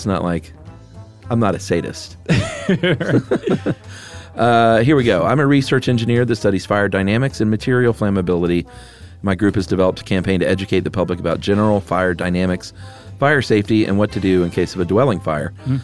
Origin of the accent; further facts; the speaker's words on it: the South, United States; but I'm from the South, so I've had a moon pie or two in my day.